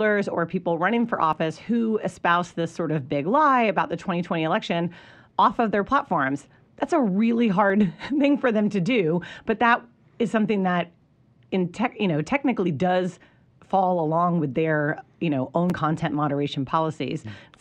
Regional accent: Florida, United States; but I'm from Florida. I was 17 and couldn't vote

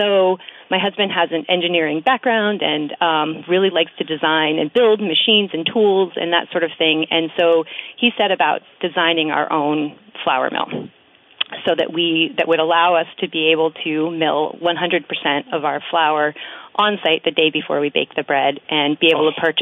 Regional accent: Johnson, Vermont, United States; I grew up in Johnson, so born and raised in Lamoille County, but moved away for college and brought my husband back to Vermont

